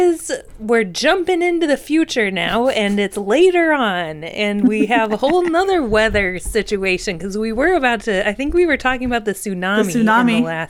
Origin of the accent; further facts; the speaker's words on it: Midwest, United States; We're both from the Midwest. We had tornadoes where I was from all the time.